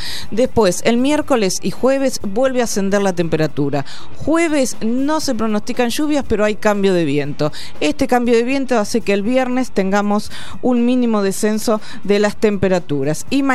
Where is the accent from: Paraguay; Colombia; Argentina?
Argentina; La presión también, si somos argentinos, te iba subiendo todo.